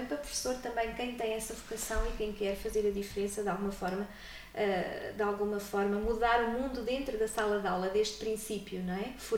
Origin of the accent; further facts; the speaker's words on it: Centro, Portugal; em Coimbra, e fiz o estágio na escola secundária Avoar Borteiro. Entretanto, mal terminei, voltei à Beira, voltei à minha terra-mãe, não é? E desde então, há 27 anos que dou aulas aqui no Conselho da Covilhã